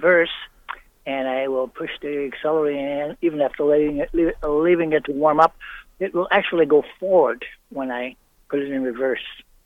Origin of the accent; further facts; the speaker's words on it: Colorado, United States; we're from Colorado.